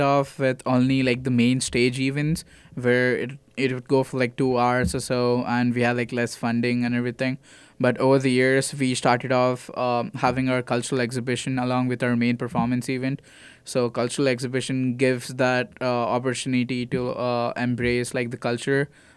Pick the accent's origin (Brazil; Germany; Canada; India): India; Bangalore, Karnataka; now in United States; I'm from Karnataka. I'm from a city called Bangalore. It's like the Silicon Valley of India.